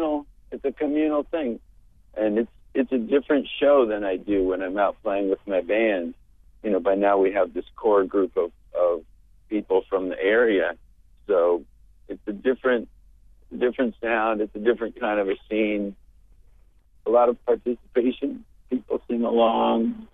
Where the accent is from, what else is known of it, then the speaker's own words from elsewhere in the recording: Concord, New Hampshire, United States; when I was growing up in Concord, there weren't as many people having as much trouble day in and day out keeping their heads above water